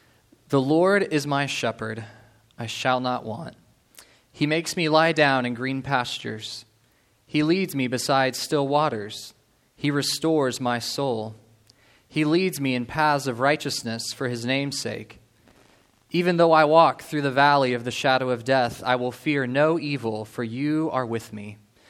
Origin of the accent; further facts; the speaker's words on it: Colorado Springs, Colorado, United States; I'm from Colorado, so this is introduction to the sermon. So I grew up in Colorado Springs, and Colorado Springs has this really famous mountain, Pikes Peak.